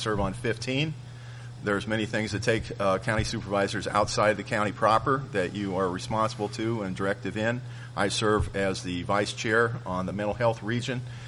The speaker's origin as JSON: {"language": "English", "region": "Nevada", "country": "United States", "tie": "born or raised there", "said": "This is my hometown. I have had the opportunity to both be raised here and raise my family here. I married my wife, also a Nevada graduate"}